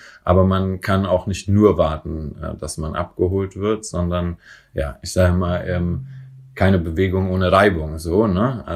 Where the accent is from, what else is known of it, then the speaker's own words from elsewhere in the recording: Bavaria, Germany; now in Berlin, Germany; in Bayern, wo ich herkomme, in Franken